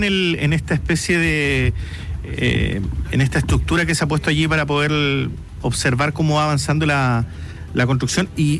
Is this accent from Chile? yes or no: yes; Chile; porque no vaya a ser que como buen chileno